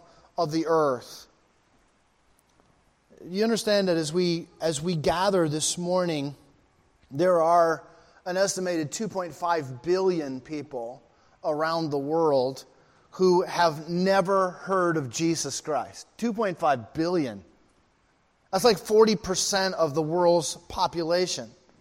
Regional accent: Rockland, Maine, United States; born there; I was born in Maine, in the city of Rockland, and so all my family are Mainers, and so we have our roots firmly here in New England.

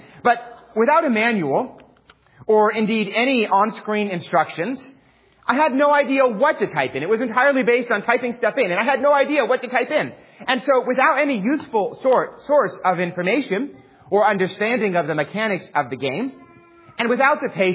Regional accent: New York City, New York, United States; As most of you know, I grew up in New York City.

